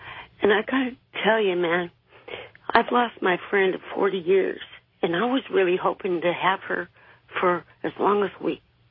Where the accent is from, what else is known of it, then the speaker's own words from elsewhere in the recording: Canada; now in United States; And I feel like today, as American, and I got to tell you the truth, I'm Canadian American immigrant. I'm legal